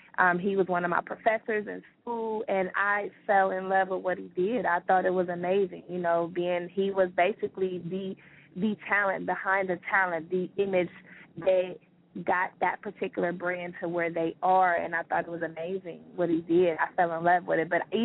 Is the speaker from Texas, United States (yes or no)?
no; Columbus, Ohio, United States; I'm from Columbus, Ohio.